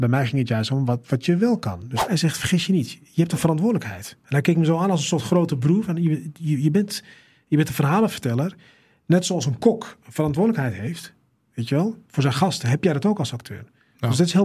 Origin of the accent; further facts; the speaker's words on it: Amsterdam, North Holland, Netherlands; Ik kom uit Amsterdam-Oost, geboren getogen.